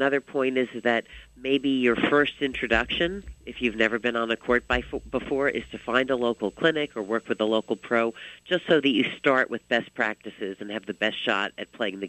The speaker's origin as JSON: {"language": "English", "town": "New York City", "region": "New York", "country": "United States", "said": "I'm from New York City."}